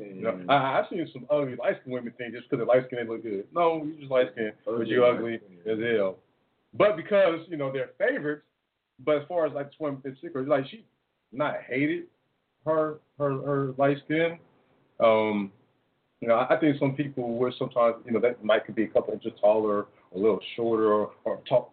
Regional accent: Colorado, United States; So I tell you, growing up in Colorado

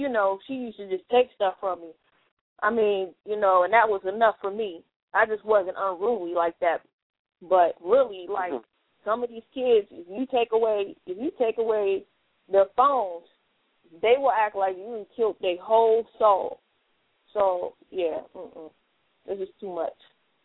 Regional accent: Germany; I remember when I was growing up in Germany, my report card, I never got to carry my report card home.

